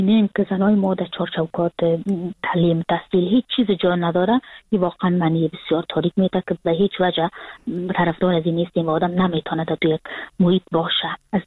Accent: Kabul, Afghanistan; now in Frankfurt, Germany; من سال 2020 که فرداش 2021 بود کابل تر کردم و امون روز که سال نو تغییر میخورد من از ترکیه آمدم به فرانکفورت که یعنی 2021 بود

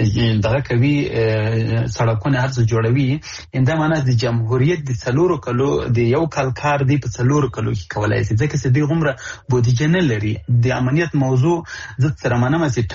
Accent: Afghanistan; نو زه د افغانستان دی یو بچی په صفت باندې د دې وطن دی یو زوی په صفت باندې

